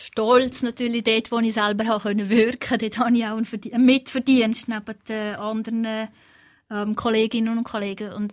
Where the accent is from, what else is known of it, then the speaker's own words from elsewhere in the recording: Zurich, Switzerland; also sei es Zürich, wo ich aufgewachsen bin, und dann Basel, Raum Basel